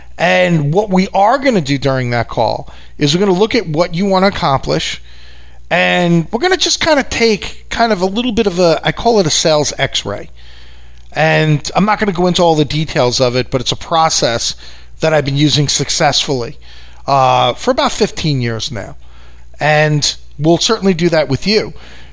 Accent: New York, United States; I'm a big boy. I can handle it. I'm from New York, right? We have a thick skin here.

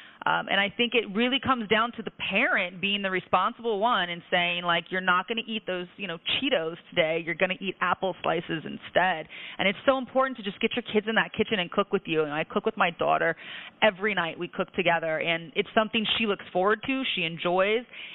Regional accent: Midwest, United States; now in New York City, United States; farmer's daughter. My dad's a farmer in the Midwest, and I grew up with great produce. And for me, being a New Yorker

